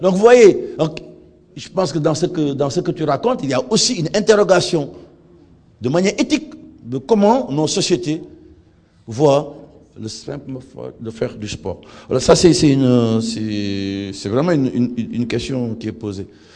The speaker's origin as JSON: {"language": "French", "country": "Senegal", "said": "Et on se rend compte, chez moi, au Sénégal, on va danser"}